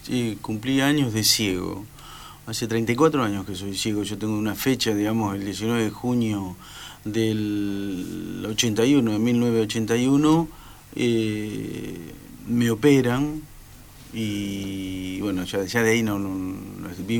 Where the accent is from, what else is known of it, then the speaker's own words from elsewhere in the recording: Lincoln, Buenos Aires Province, Argentina; En mi pueblo, Lincoln, allí, bueno, era insoportable.